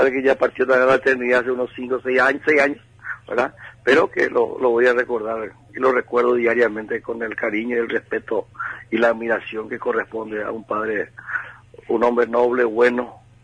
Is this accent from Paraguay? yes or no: yes; Paraguay; no tengo palabras de agradecimiento también como ciudadano paraguayo